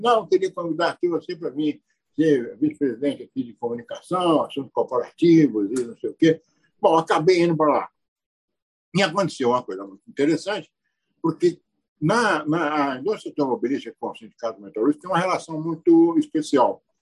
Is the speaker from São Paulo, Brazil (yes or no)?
no; Minas Gerais, Brazil; Eu sou mineiro, né?